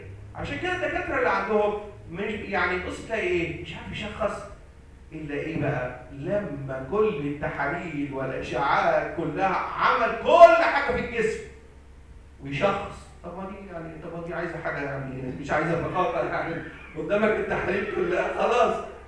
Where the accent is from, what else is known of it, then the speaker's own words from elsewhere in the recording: Egypt; احنا كدكاتره مصريين وانا اتعلمت في كليه الطب